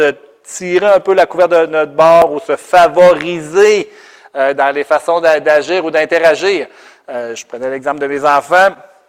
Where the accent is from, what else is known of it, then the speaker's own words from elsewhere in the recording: Sainte-Foy, Quebec, Canada; Chez nous, à Sainte-Foy, il y a beaucoup d'immigrants